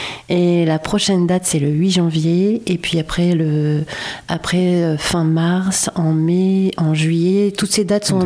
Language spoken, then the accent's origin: French; Grand Est, France; also born or lived in Strasbourg / Brittany; En fait, je suis originaire de Lorraine.